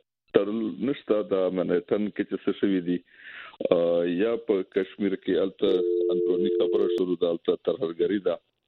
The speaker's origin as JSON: {"language": "Pashto", "town": "Tank", "region": "Khyber Pakhtunkhwa", "country": "Pakistan"}